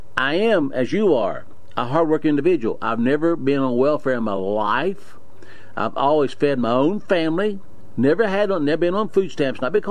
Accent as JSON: {"language": "English", "region": "West Virginia", "country": "United States", "said": "I guess you could say I'm down in South Central West Virginia. So I guess you say I'm from South."}